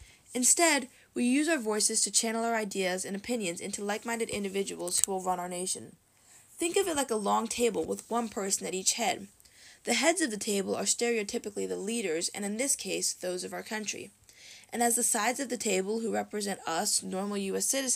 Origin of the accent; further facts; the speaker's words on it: United States; However, growing up in America, it's easy to overlook everything we have by focusing on everything we don't